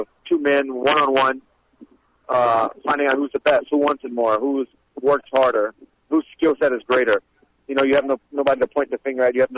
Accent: Lafayette, Louisiana, United States; I am, you know, Louisiana. I'm a Cajun. I love it. I love the community. I love the sense of community there.

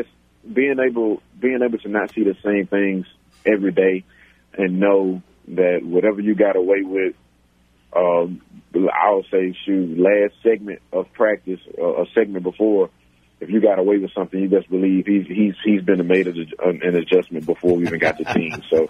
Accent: Louisiana, United States; And, you know, I'm born and raised in Louisiana, and he just kind of came around.

